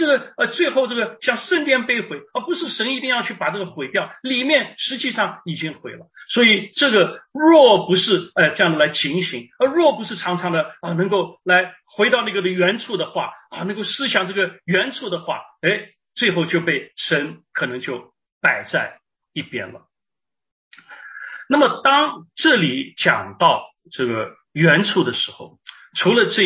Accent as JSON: {"language": "Chinese", "region": "Shanghai", "country": "China", "tie": "born or raised there", "said": "那我记得我是生在上海的，我是上海长大的那么上海现在比较繁荣了，在我们小时候呢还没有那么繁荣"}